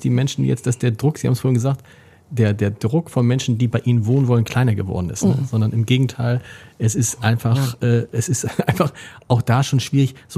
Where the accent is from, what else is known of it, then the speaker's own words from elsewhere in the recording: Hamburg, Germany; das habe ich als Harburger immer früher erlebt, wenn dann ich dann sagte, ich komme aus Harburg